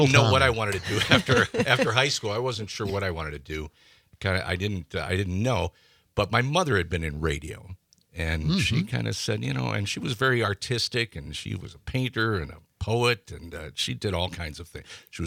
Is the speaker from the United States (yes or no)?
yes; Illinois, United States; I always loved radio, and growing up in Chicagoland, it was WLS or WCFL, the top 40 stations.